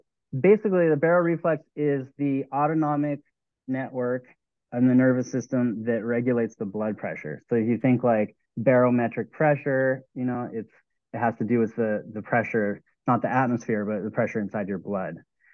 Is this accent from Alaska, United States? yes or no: yes; Anchorage, Alaska, United States; born there; I lived in California most of my adult life. I was born in Anchorage, Alaska. I went to school back east, and then I went to grad school at Stanford